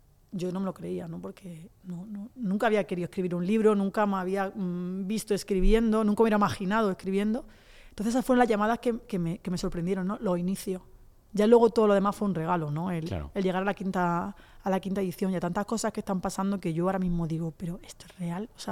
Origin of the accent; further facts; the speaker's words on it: Aguamarga, Andalusia, Spain; En Aguamarga, por ejemplo, yo decía, tío, es que mi pueblo entero tiene el libro.